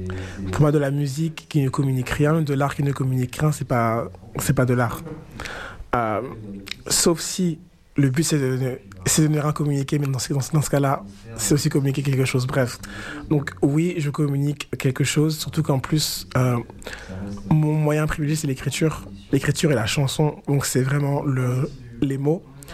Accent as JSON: {"language": "French", "town": "Noyon", "region": "Hauts-de-France", "country": "France", "said": "Je viens de Noyon, qui est une toute petite ville où il y a un couvre-feu à 1h30."}